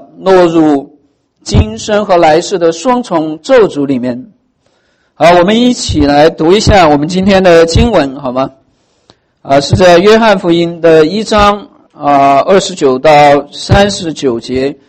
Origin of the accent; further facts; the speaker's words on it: China; now in United States; 我们从中国来到美国，